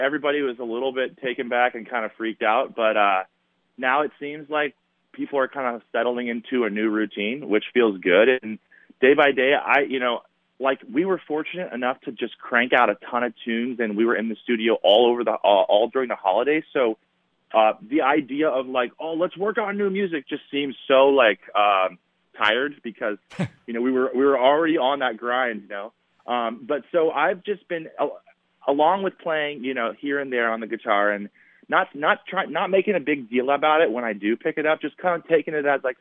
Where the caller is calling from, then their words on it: California, United States; Yeah, I'm in California, not in L.A.